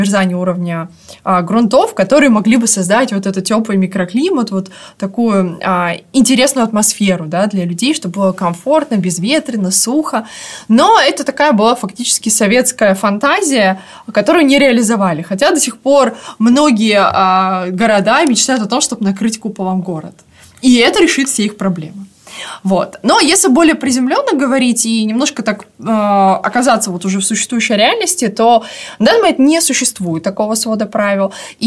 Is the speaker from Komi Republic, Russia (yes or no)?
yes; Komi Republic, Russia; я сама родом из Коми